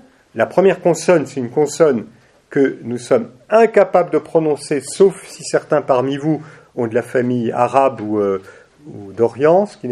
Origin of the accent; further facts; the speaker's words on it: Ein Karem, Jerusalem District, Israel; Aïn Karem, moi je suis de Aïn Karem.